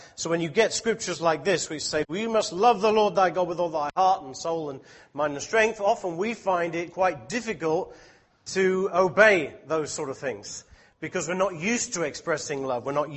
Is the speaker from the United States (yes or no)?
no; England, United Kingdom; Now, I am an English person through and through, as far as I'm aware. I don't have any other blood in me, so I can speak with a bit of experience. I've lived in England most of my life